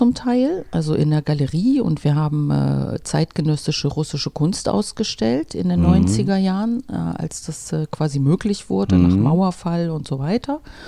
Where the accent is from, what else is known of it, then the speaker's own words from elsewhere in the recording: Germany; Also ich habe eine russisch-ukrainische Mutter und einen deutschen Vater. Ich bin quasi in der DDR geboren, aufgewachsen, zur Schule gegangen und deswegen quasi kulturell in beiden Kulturen beheimatet, in der deutschen, in der russischen, in der ukrainischen